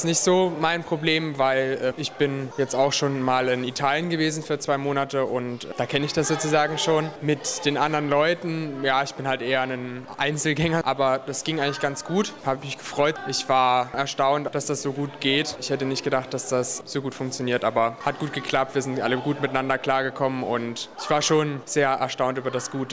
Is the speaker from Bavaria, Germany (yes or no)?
no; Leipzig, Saxony, Germany; ich komme aus Leipzig und ich bin 17 Jahre alt.